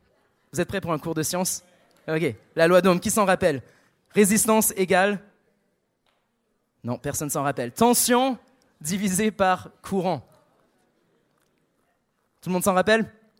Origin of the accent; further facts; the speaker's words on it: Canada; now in Australia; je viens du Canada et je suis en Australie.